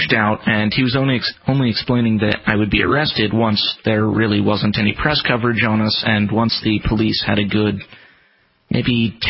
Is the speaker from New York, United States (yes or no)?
no; Pennsylvania, United States; I'm from about 40 minutes north of Philadelphia.